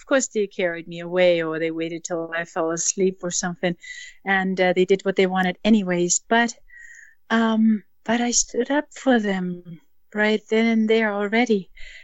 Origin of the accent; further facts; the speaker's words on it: Germany; I grew up in Germany post-World War II, and there was absolutely no consciousness about animals. It was all about survival and building the country back up.